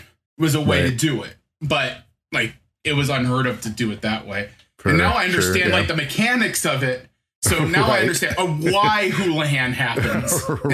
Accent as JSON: {"language": "English", "town": "Des Moines", "region": "Iowa", "country": "United States", "said": "And I'm from Des Moines, Iowa. So that was like a 3.5-hour drive, 3 hours if you don't fear the Iowa State Police."}